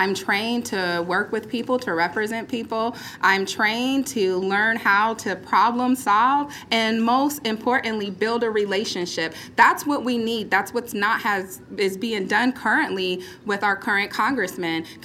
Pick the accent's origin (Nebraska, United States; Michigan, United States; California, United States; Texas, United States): Nebraska, United States; Omaha; Listen, I grew up in Nebraska. I'm a black woman raised in Omaha.